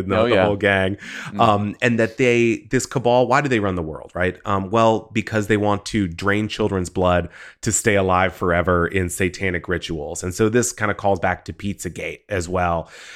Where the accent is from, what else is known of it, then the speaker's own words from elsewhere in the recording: Texas, United States; growing up in Texas, it was obviously, it was kind of it was everywhere, you know, being Republican.